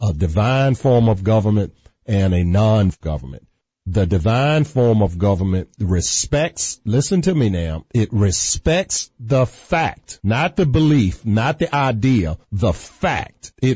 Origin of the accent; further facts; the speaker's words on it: Virginia, United States; The ERA in my home state of Virginia, the House of Delegates, they've passed an ERA amendment